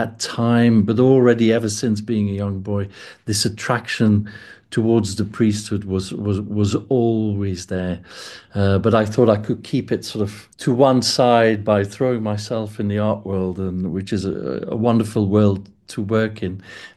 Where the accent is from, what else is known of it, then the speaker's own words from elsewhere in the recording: Belgium; moved away as an adult; now in London, United Kingdom; So I grew up in Belgium. And when I was 23, I wanted to work for one of the big London auction houses. So in 1995, I moved to London